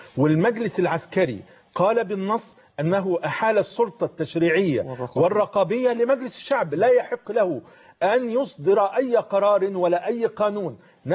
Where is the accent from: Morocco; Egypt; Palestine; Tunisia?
Egypt; عندنا في مصر كما قلت لك 40% تحت خط الفقر